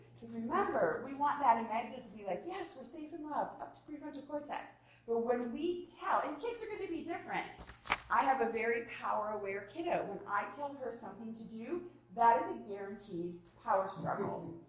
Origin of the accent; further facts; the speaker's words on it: Michigan, United States; I'm from Michigan. I'm like, oh my God, this sun for 3 days. This is awesome.